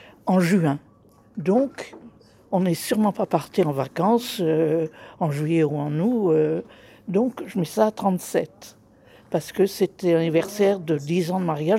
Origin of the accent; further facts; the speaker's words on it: Hauts-de-France, France; On est du Nord.